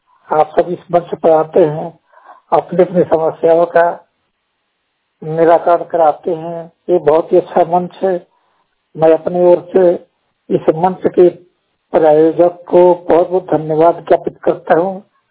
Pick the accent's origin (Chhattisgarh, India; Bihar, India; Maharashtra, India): Bihar, India; Chhapra; मैं एक सेवानिवृत्त शिक्षक हूँ और मैं छपरा बिहार का निवासी हूँ।